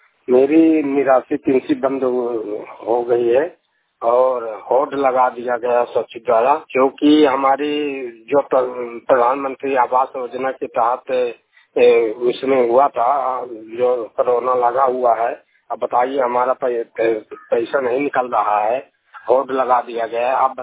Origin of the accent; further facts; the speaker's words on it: Delhi, India; हम दिल्ली से आया हूँ, हमारी मम्मी वो दिल्ली में है